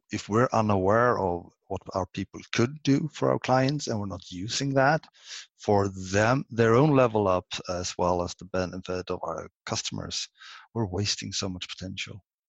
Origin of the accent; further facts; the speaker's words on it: Sweden; English is a second language; First of all, I have to be humble and say I'm Swedish. English isn't my native language.